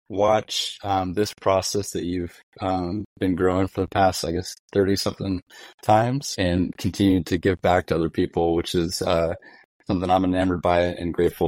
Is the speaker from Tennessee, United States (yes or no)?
no; Hawaii, United States; Yeah, I grew up in Hawaii. Well, I went to school in Hawaii and joined the military out of there.